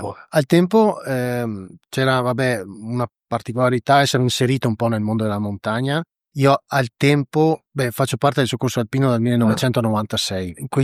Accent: Agordo, Veneto, Italy; io sono originario di Agordo, qua nella valle sotto a noi.

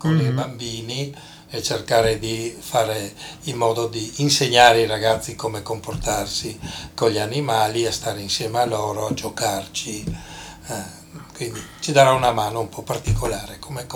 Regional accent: Trieste, Friuli-Venezia Giulia, Italy; born there; also born or lived in Pordenone; Io sono triestino di nascita, pordenonese poi di adozione

